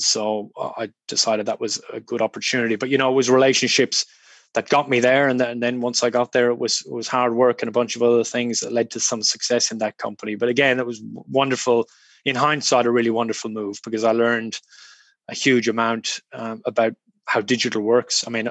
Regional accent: Ireland; also born or lived in Australia; I'm Irish. I grew up in a small country town in rural Ireland. My dad was a GP.

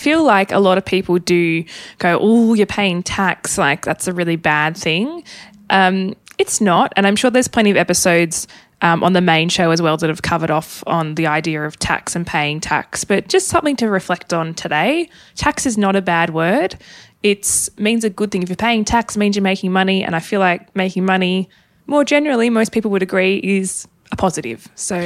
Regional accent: Tasmania, Australia; I am originally from Tassie.

